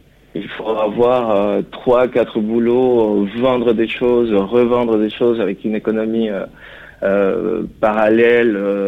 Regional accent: Caracas, Capital District, Venezuela; French is a second language; now in France; Je suis vénézuélien. J'habite en France depuis, 2011. Je suis né à Caracas. Mais, différent, comme Jojo, la différence, c'est que ma famille vient aussi des Trujillo. Donc, j'ai un lien très fort avec la partie des Andes.

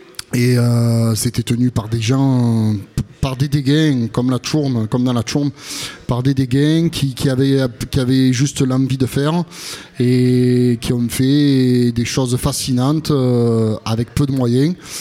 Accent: Marseille, Provence-Alpes-Côte d'Azur, France; Alors, nous … on est issus des quartiers est de Marseille.

